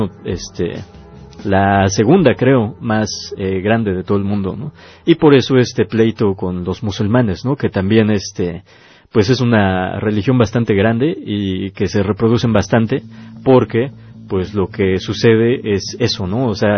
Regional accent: Mexico; Yo soy mexicano, mi pueblo mexicano ha estado ayudándole

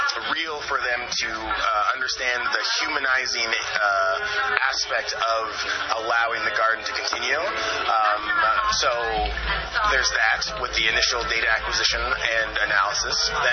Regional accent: Santa Cruz, California, United States; I was born and raised in Santa Cruz. I was born over on Frederick Street, the old Dominican, and then grew up from 32nd Avenue out to Aptos, over to Paso Tiempo, and then back down into Midtown.

